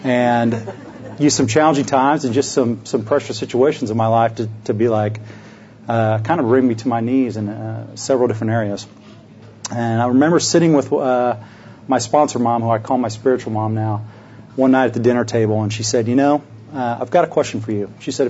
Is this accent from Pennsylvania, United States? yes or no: no; Des Moines, Iowa, United States; I grew up in Des Moines, Iowa, and the thriving metropolis.